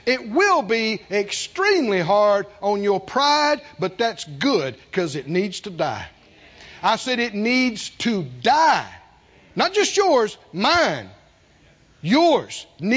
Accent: the South, United States

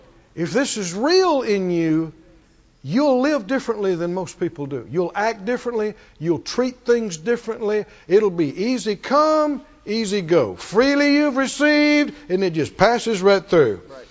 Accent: the South, United States; I mean, you know, I grew up in the South and the country, and we were all hot rod heads around there

